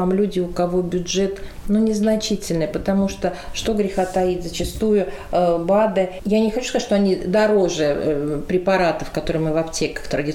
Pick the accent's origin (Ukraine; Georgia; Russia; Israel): Russia; Siberia; если мы сами сибиряки, живем в Сибири